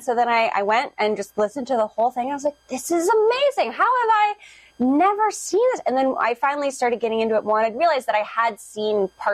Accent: Traverse City, Michigan, United States; Yeah, so I grew up in Traverse City.

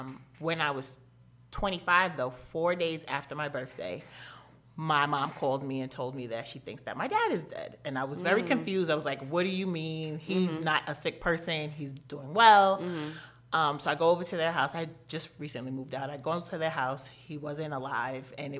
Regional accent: New York City, New York, United States; I'm a licensed clinical social worker. I'm from New York City

